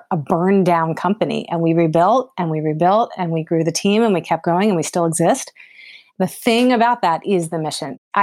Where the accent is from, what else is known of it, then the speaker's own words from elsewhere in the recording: Pennsylvania, United States; also born or lived in Los Angeles; So I'm quarantined here in Pennsylvania. I'm from Pennsylvania originally. I went to school in New York, and then I headed out to LA in the year 2000 and had a rollicking time there for 17 years